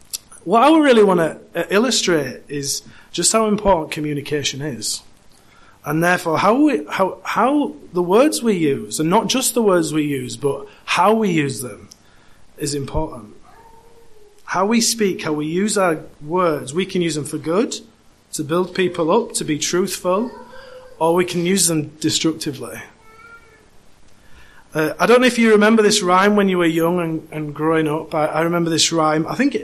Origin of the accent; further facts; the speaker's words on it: United Kingdom; and typically, I think as British people, if you've been abroad, we tend to fall into one or two categories.